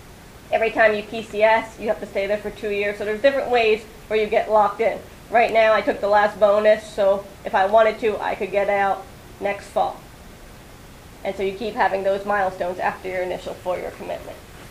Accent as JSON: {"language": "English", "region": "New Jersey", "country": "United States", "tie": "born or raised there", "said": "I grew up in New Jersey. I like being by the shore."}